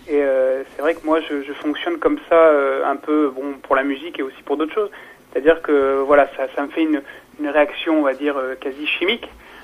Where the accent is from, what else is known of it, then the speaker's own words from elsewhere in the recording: Thionville, Grand Est, France; le conservatoire donc en Lorraine, parce que je suis originaire de Lorraine, de Thionville.